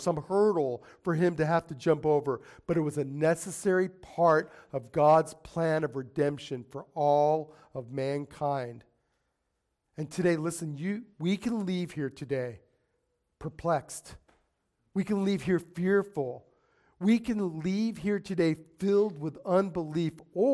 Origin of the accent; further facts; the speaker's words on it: Las Vegas, Nevada, United States; Listen, at that point in my life, growing up in Sin City, my life was a mess.